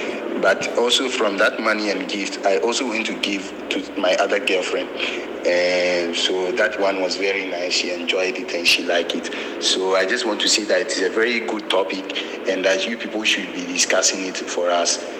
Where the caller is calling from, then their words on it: Ho, Volta, Ghana; I'm calling from Ho, the Volta region.